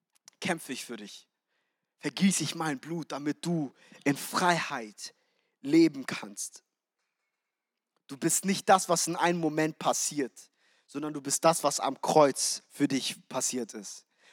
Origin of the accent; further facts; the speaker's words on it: Frankfurt, Hesse, Germany; Meine Frau und ich haben uns entschieden, im letzten Jahr nach Frankfurt zu ziehen. Ich bin in Frankfurt groß geworden